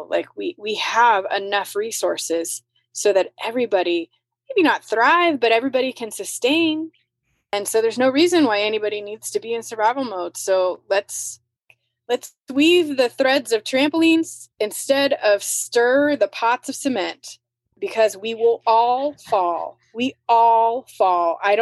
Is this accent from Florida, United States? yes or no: no; California, United States; And I grew up in Silicon Valley, so in a very fast-paced, very innovative, lots of opportunity.